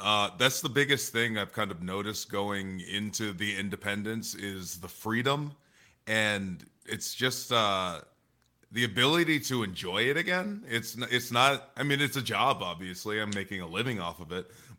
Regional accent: New England, United States; But I grew up in New England.

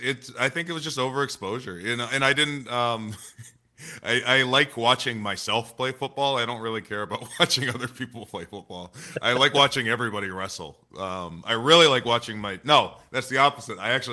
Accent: New England, United States; But I grew up in New England.

